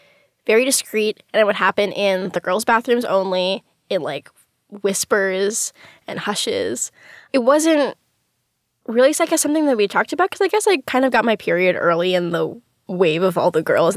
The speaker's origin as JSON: {"language": "English", "town": "New York City", "region": "New York", "country": "United States", "said": "I'm 21, and I currently go to school in the University of North Carolina, but I'm originally from New York City."}